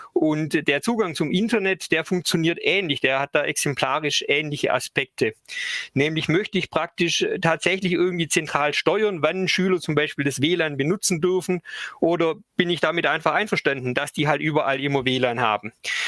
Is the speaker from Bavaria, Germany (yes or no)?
no; Baden-Württemberg, Germany; Ich bin Lehrer am Quenstedt-Gymnasium in Mössingen. Das ist ein bisschen südlich von Stuttgart, wie man meinem Dialekt wahrscheinlich auch entnehmen kann.